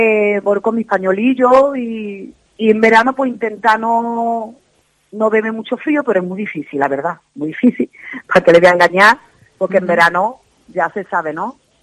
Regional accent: Montpellier, Occitania, France; now in Málaga, Spain; Y después me fui para Málaga, que yo soy francesa.

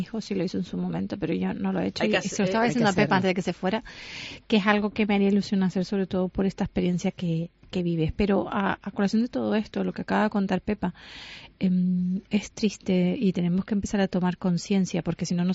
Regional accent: Canary Islands, Spain; somos Canarias el principal consumidor de pornografía

